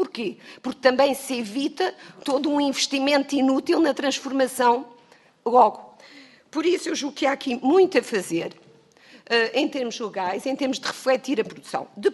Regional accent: Ribatejo, Portugal; eu sou do Ribatejo, isto é, sou de uma região de grande produção alimentar

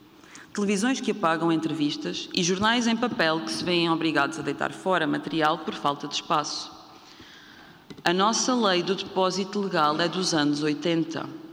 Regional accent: Unhais da Serra, Castelo Branco, Portugal; famílias, como a minha, de operárias e operários de lanifícios em Unhais da Serra, na Covilhã, onde cresci

